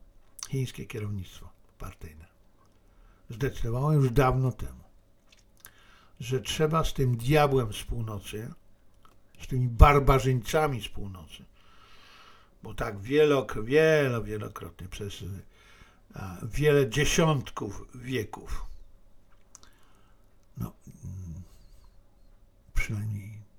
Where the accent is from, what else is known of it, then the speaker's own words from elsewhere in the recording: China; Polish is a second language; Ja z jednej strony, jako Chińczyk, doskonale rozumiem, świetnie rozumiem, że to, co zrobił wtedy